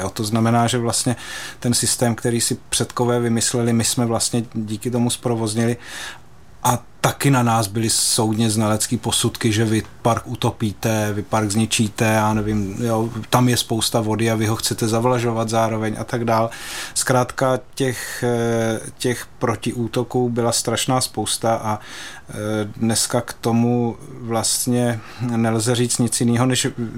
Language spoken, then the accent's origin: Czech; Poděbrady, Central Bohemian Region, Czechia; now in Trutnov, Czech Republic; Já jsem původně z Poděbrad, dneska bydlím dlouho v Podkrkonoší v Trutnově, ta místa mám rád